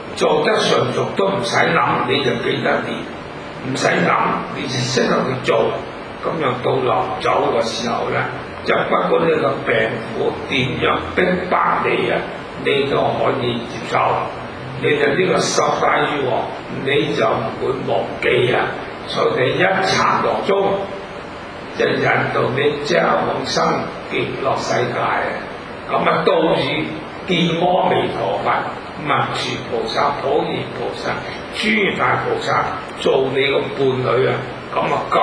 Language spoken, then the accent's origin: Cantonese; China; 係啊，即係我哋中國人做嗰啲事咧，係好有意思啊